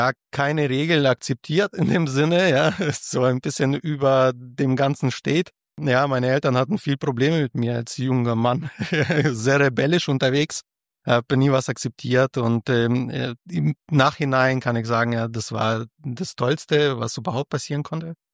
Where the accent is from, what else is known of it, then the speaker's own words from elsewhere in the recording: Fürth, Bavaria, Germany; Ich komme ja ursprünglich aus Fürth. Und meine Eltern wohl eben immer noch dort.